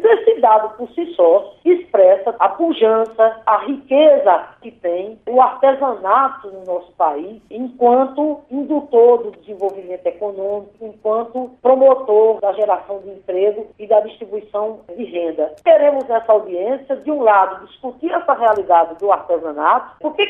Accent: Rio Grande do Norte, Brazil; Há também lá no meu estado, Adriano, uma riqueza muito grande no chamado artesanato de barro.

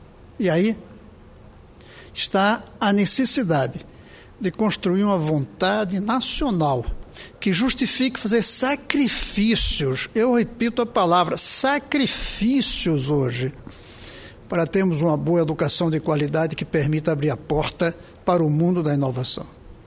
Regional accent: Brazil; como brasileiro, como quem sonha que o meu país vá para o futuro da inovação.

